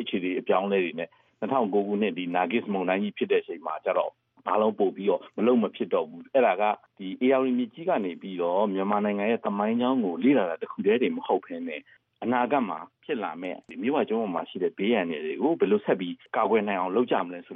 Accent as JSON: {"language": "Burmese", "region": "Ayeyarwady Region", "country": "Myanmar", "tie": "born there", "said": "ကျွန်တော်ကအရာဝတီတိုင်းဒီပဋိမျိုးမှာမွေးတာဆိုတော့"}